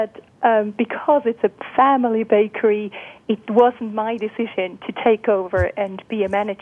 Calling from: Glarus, Switzerland; I'm calling in from Glarus in Switzerland, actually in our bakery.

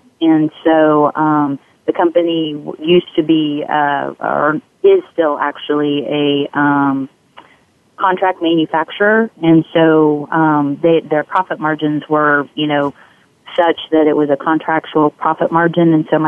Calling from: Kansas City, United States; Hey, guys. I'm calling in from Kansas City.

